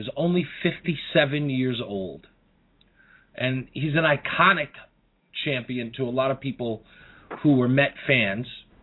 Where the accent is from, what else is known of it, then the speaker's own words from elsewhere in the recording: New York, United States; So you can imagine how important that was to me as a New Yorker